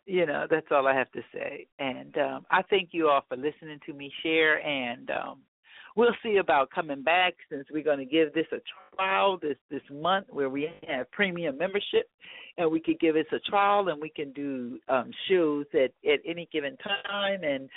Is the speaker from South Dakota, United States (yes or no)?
no; Philadelphia, Pennsylvania, United States; Growing up in Philadelphia in the time and with the experiences of Malcolm and Martin